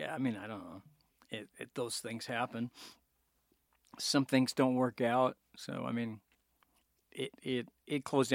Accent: California, United States; now in Southern California, United States; Well, let's get technical, actually. I'm from Northern California.

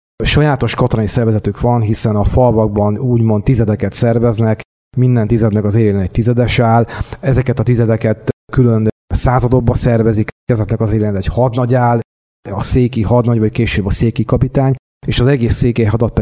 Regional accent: Jász-Nagykun-Szolnok, Hungary; Én viszont jász vagyok, tehát mivel később érkeztünk, ugye valamikor a tatárjárás előtti esztendőben a kunokkal együtt

